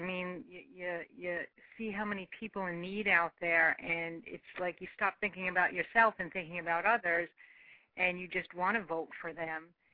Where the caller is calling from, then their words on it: New York, United States; I'm calling you from New York.